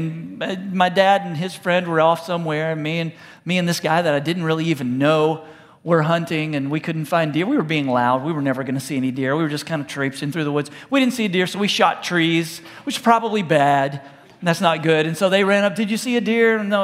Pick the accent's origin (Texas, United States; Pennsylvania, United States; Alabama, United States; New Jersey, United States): Texas, United States; I'm from Texas, but I don't really hunt.